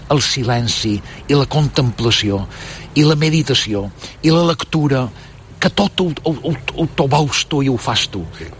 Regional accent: Lloret de Vistalegre, Balearic Islands, Spain; entre altres del meu poble de Lloret de Vistalegre

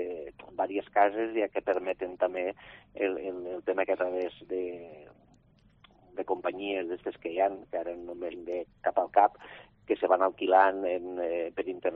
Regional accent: La Sénia, Catalonia, Spain; sí que està fora de la Sénia, però som de la Sénia també

